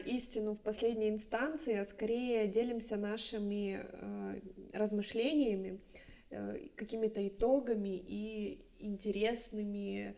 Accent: Kyiv, Ukraine; Да, мы дизайнерки из Киева

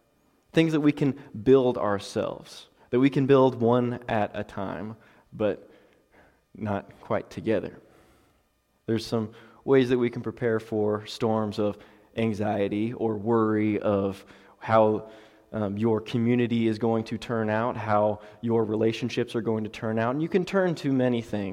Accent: Orlando, Florida, United States; now in Knoxville, United States; But yeah, so I grew up in Orlando, Florida. I transferred up to Johnson University in Knoxville last year, and it's just an amazing place.

